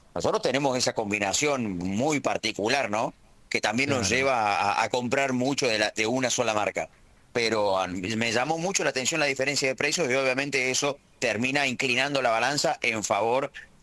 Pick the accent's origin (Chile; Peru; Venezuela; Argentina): Argentina; Si nosotros somos argentinos, ¿qué compramos?